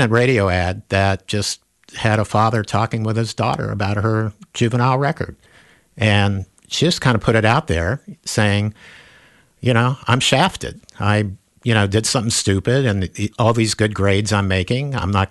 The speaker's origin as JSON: {"language": "English", "region": "Florida", "country": "United States", "tie": "born or raised there", "said": "And growing up in Florida, I was subjected to racism."}